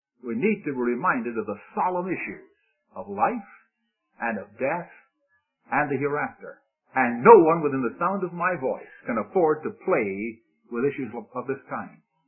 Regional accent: Victoria, British Columbia, Canada; I came from Victoria, British Columbia. We used to play soccer out there.

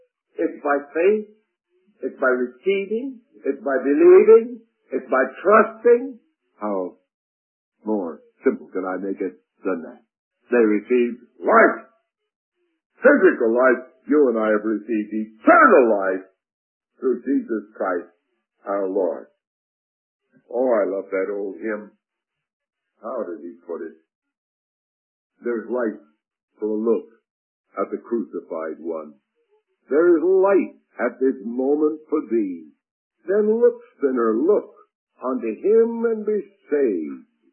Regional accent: Canada; I said, well, I said, I come from Canada.

